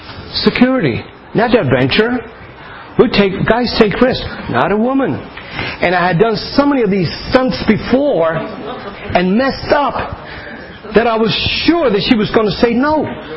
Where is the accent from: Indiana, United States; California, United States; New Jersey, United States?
New Jersey, United States